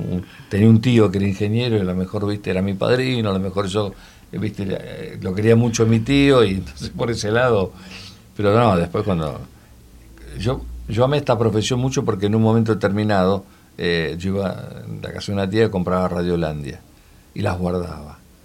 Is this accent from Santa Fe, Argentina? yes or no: no; Devoto, Buenos Aires, Argentina; also born or lived in Villa Bosch; yo nací, viví en Devoto y después me fui a vivir a Villa Bosch, que era mucho campo